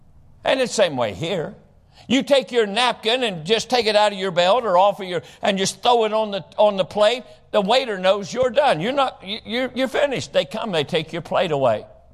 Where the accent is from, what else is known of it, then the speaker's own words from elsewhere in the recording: West Virginia, United States; I'm originally from West Virginia, stereotypical West Virginia. That's where I'm from. I'm a hillbilly.